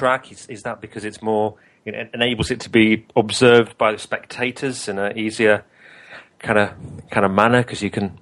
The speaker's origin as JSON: {"language": "English", "country": "United Kingdom", "said": "I'm obviously British. I live in the UK"}